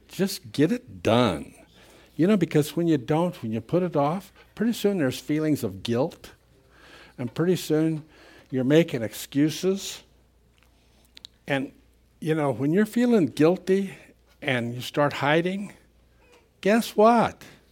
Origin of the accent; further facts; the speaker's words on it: Tehachapi, California, United States; born there; She was in the birth room with my mother when I was born in Tehachapi.